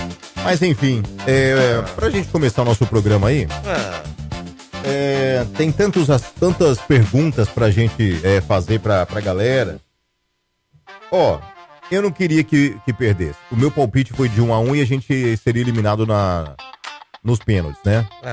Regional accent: Brazil; Eu sou brasileiro e sou realista.

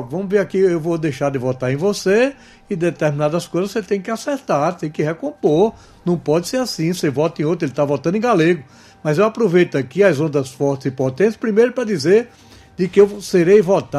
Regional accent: João Pessoa, Paraíba, Brazil; eu obtive mais votos em Princesa do que em João Pessoa, terra onde eu nasci, onde me criei, fui parlamentar por 20 anos

